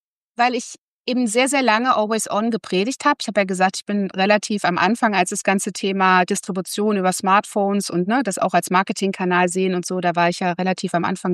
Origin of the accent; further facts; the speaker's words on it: Berlin, Germany; born there; Ich bin Berlinerin gebürtig und bin seit ungefähr 20 Jahren berufstätig.